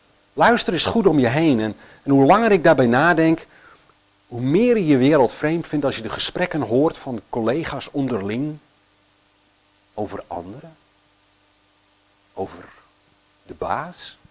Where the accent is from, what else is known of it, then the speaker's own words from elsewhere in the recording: Netherlands; now in Belgium; Als ik eraan denk, dan is het vrij cru, ja, als Nederlander.